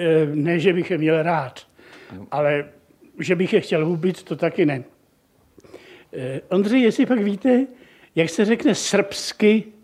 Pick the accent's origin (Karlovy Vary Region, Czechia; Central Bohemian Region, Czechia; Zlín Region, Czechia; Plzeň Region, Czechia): Plzeň Region, Czechia; Plzeň; born there; Kdykoliv přijedete do Plzně, tak pozdravujte v Avignonu, to je můj rodný dům.